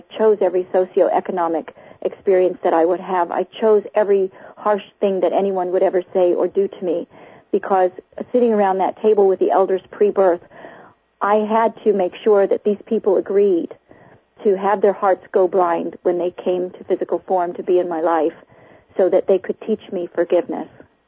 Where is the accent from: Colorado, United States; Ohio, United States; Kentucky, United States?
Kentucky, United States; also born or lived in Detroit, Michigan; No, I was born in Detroit, Michigan, and I was raised all over the country. I went to 13 different grade schools before fourth grade, and grew up on a farm in Kentucky for most of the time with no running water.